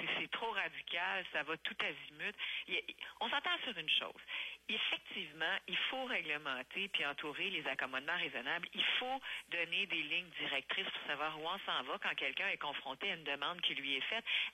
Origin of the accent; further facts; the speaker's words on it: Quebec, Canada; vous et moi, on est Québécois tous les deux.